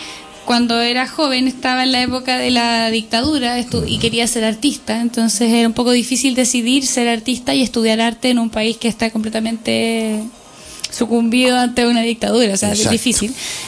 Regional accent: Girona, Catalonia, Spain; born there; Claro, y en esta universidad de la vida nací yo en Gerona.

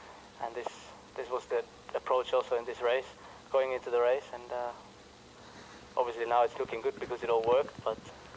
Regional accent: Heppenheim, Hesse, Germany; but also back in my hometown, Heppenheim.

